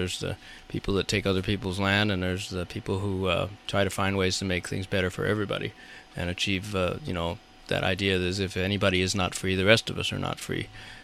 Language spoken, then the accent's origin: English; United States; Of course, as an American, lots and lots of, you know, billions of dollars a year.